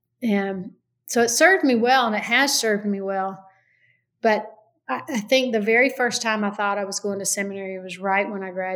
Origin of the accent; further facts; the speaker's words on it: the South, United States; when I grew up in the South, I love story like, you know, it's how I kind of come to understanding.